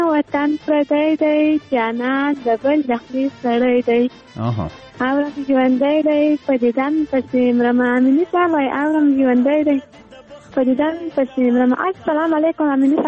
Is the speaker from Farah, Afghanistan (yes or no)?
yes; Farah, Afghanistan; موږ د فراه ولایت یو